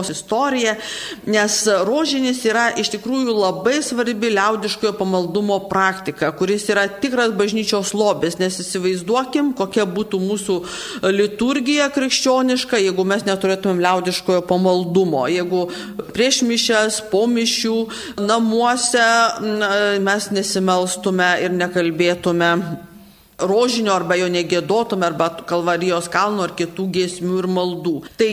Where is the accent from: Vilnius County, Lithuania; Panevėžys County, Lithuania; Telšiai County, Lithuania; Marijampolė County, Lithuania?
Telšiai County, Lithuania; Nors mes kalbam iš Telšių ir man tai trupučiuką šitą temą prisipažinsiu yra tokia sudėtinga, nes mes Žemaičiai